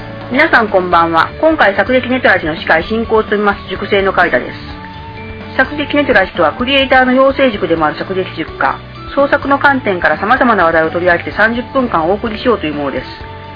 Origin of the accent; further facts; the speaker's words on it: Nagasaki, Japan; うん、まあ同じ長崎県出身ですので。